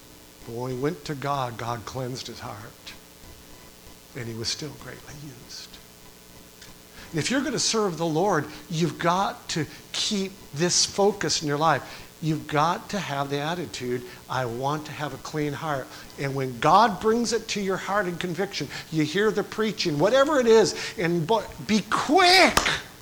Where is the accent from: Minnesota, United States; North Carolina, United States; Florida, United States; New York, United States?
New York, United States; I'm from New York. We don't have anything like that.